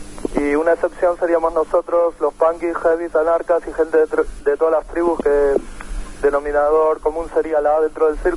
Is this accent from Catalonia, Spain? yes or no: yes; Girona, Catalonia, Spain; yo soy un punky de Gerona